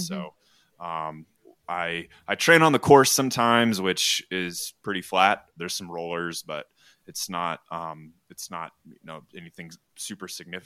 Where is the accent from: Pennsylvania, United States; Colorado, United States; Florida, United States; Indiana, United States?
Colorado, United States; Evergreen; It starts in my hometown of Evergreen, Colorado. So I, you know, grew up, my dad would do it.